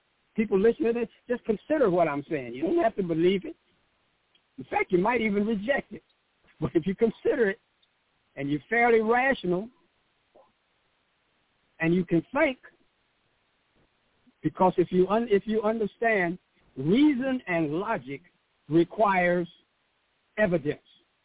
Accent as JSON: {"language": "English", "town": "Pontiac", "region": "Michigan", "country": "United States", "tie": "born or raised there", "moved": "as an adult", "said": "I'm from Pontiac, Michigan. I lived in Pontiac, Michigan until I was 19 years old and entered the military"}